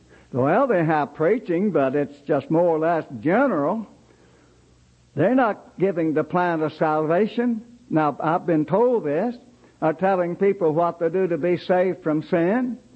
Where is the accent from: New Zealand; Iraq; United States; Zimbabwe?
United States; Murray, Kentucky; moved away as an adult; When I began full-time local work in 1934, leaving my hometown in Murray, Kentucky, after finishing college